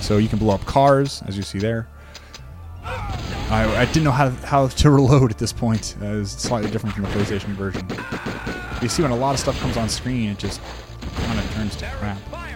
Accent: New York, United States; Foreshadowing for New York in the future. My hometown.

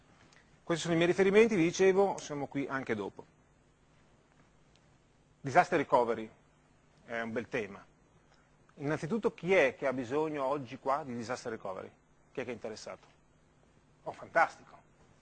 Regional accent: Emilia-Romagna, Italy; io vengo dall'Emilia e quindi le abbiamo avute tutte in sequenza

